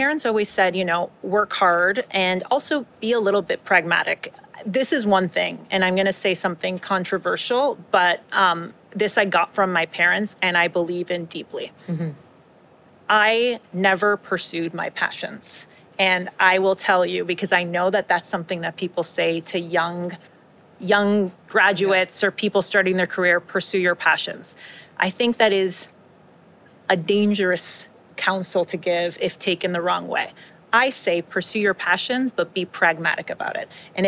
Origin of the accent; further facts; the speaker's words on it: Canada; So I grew up in Canada and obviously to parents that were from Uruguay.